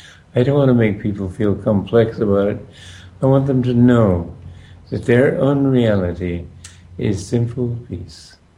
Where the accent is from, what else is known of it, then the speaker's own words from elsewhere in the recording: Romania; born there; English is a second language; also born or lived in Switzerland; Well, you know, I was born in Romania. So I grew up learning Romanian, German, and English. Then they sent me to school in Switzerland where I learned French.